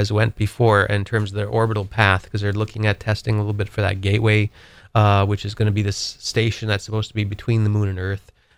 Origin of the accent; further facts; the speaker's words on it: Wisconsin, United States; now in Maine, United States; Every time, you know, I've been here, you know, I've not seen the aurora here in Maine. Growing up in Wisconsin, I saw them several times.